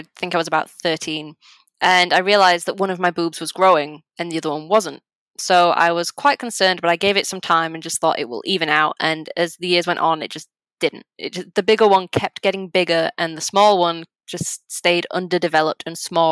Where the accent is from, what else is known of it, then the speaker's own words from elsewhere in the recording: England, United Kingdom; well, I'm English, I'm not Polish, so this doesn't relate to me.